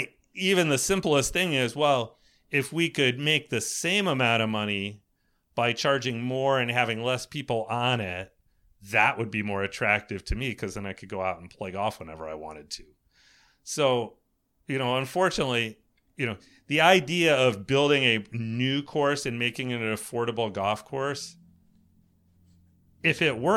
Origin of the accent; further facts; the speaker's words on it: East Coast, United States; You know, I mean, I grew up on the East Coast